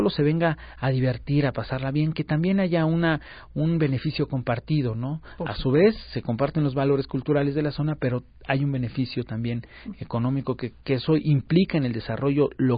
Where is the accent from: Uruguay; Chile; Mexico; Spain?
Mexico; toda esta idiosincrasia tan rica que nos conforma como mexicanos